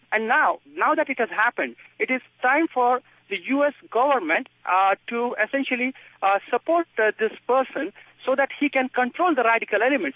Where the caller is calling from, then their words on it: Burlington, Massachusetts, United States; I'm calling from Burlington.